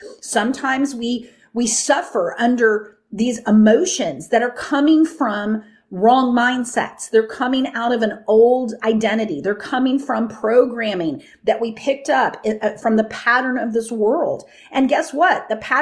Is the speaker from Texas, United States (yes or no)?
yes; Texas, United States; I mean, I grew up in the Bible Belt, right? I grew up in Texas. I grew up singing a lot of hymns, right?